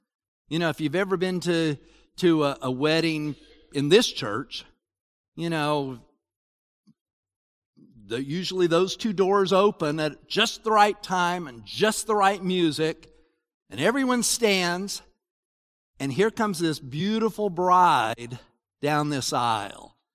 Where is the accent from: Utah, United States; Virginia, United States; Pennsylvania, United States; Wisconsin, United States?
Utah, United States; Salt Lake City; Where I grew up in Salt Lake, Adrian knows this because he's there too. There's these huge mountains.